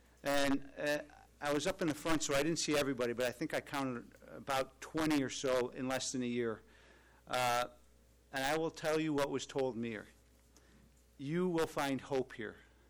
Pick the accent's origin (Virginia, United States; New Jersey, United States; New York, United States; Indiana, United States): New York, United States; Rochester; I grew up in Rochester, New York, from an Irish Catholic alcoholic father and a Sicilian mother.